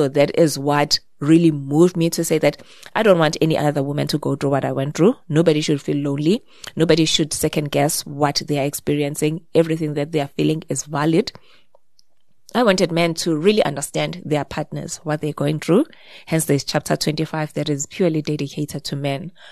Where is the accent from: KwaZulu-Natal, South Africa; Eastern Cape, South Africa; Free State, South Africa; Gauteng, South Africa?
KwaZulu-Natal, South Africa; Pietermaritzburg; I'm from Pietermaritzburg, KZN.